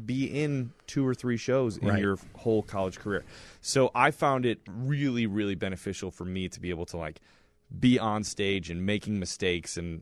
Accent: Carol Stream, Illinois, United States; I grew up in Carroll Stream.

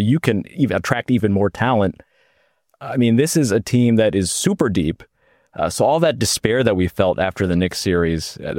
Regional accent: Philippines; I'm Filipino, and the Filipinos love basketball.

